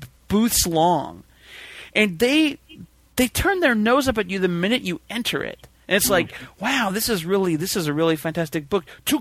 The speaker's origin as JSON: {"language": "English", "region": "Texas", "country": "United States", "said": "Screw those guys. I'm from Texas."}